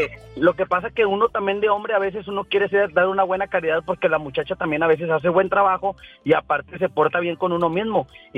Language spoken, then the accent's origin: Spanish; Monterrey, Nuevo León, Mexico; Pues soy regio